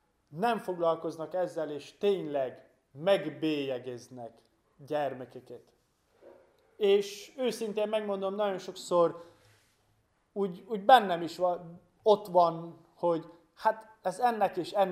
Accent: Zizin, Brașov County, Romania; A szülőfalumban, ugye ez Brassó mellett Zajzonban

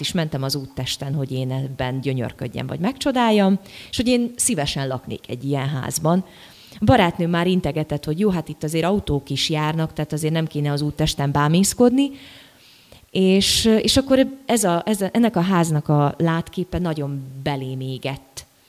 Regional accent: Vojvodina, Serbia; Délvidéken, én egy kis falucskából származom, egy kis bánáti faluból. Akkor 800 lelket számlált, most egy picit megcsappantunk, körülbelül 600-an, 5-600-an élnek a faluban.

